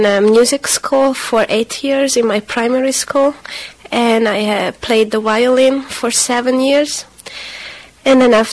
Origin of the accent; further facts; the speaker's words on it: Hungary; So I am from Hungary, and I was born in a little town, which is an industrial town in the east part of Hungary.